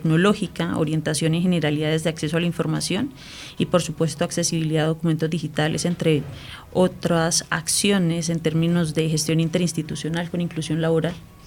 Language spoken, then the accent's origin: Spanish; Colombia; un acceso efectivo de los derechos que nos deben asistir como ciudadanos colombianos.